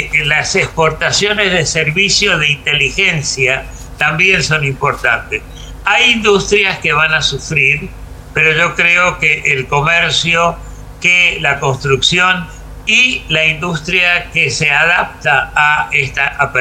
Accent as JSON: {"language": "Spanish", "region": "Mendoza", "country": "Argentina", "said": "Claro, yo soy mendocino"}